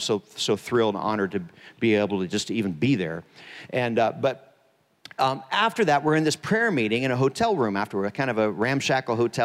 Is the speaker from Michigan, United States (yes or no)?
no; Pennsylvania, United States; I was raised in Pennsylvania, great solid church, great leader